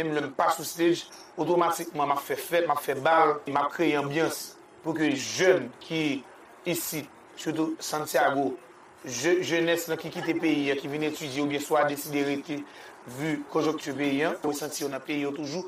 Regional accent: Dominica; Nous sommes du Dominique, il y a mes frites en ville. Il y a mes Accra, il y a mes Piclis.

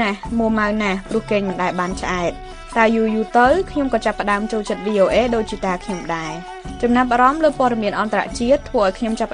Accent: Kampong Cham, Cambodia; moved away as an adult; now in United States; ឆ្ងាយពីភូមិតូចមួយក្នុងខេត្តកំពង់ចាមដែលជាស្រុកកំណើតខ្ញុំ

